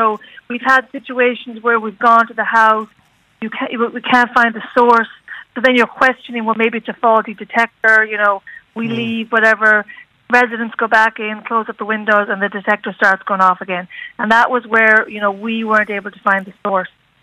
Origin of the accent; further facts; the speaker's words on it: Galway, Connacht, Ireland; now in Boston, United States; Well, I grew up in Galway and I left in 1994.